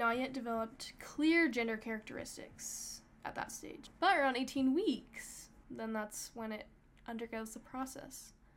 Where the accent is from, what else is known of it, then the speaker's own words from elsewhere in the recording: Utah, United States; And we were like, we're from Utah.